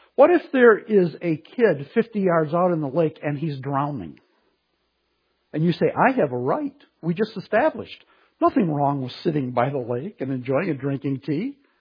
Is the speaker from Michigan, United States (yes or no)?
yes; Pontiac, Michigan, United States; Well, I grew up in Sylvan Village outside Pontiac, going to the bowling alley.